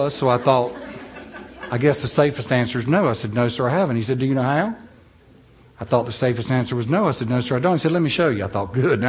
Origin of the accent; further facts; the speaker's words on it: North Carolina, United States; now in South Dakota, United States; Now, I'm from North Carolina. I'm in South Dakota, but I'm the foreigner.